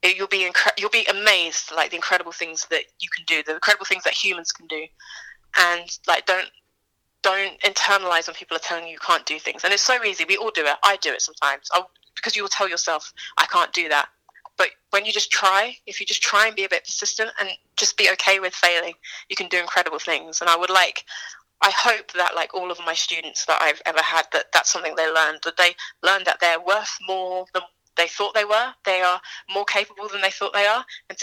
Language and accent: English; Chelmsford, East of England, United Kingdom; I'm playing in my hometown of Chelmsford